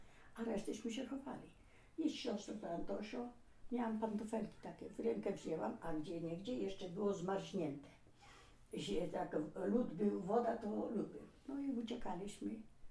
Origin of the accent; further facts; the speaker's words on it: Lublin Voivodeship, Poland; bo my z Lubelskiego